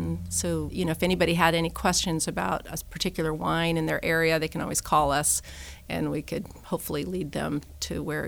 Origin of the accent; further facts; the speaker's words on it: Eugene, Oregon, United States; I grew up in a family that didn't drink wine at all. I grew up in Eugene, Oregon, and never would have imagined being in this industry.